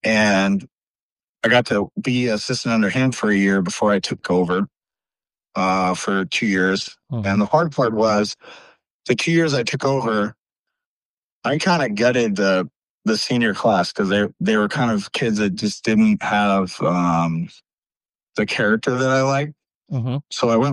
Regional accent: Sultana, California, United States; Well, like, well, I'm from Sultana. So Sultana High School, it's my first time being a head coach.

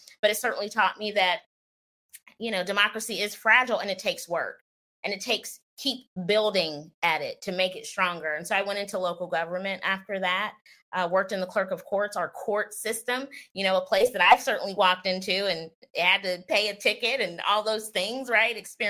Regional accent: Cincinnati, Ohio, United States; One, I think being raised in the city that I get to serve every day is extra special because I've lived my entire life here.

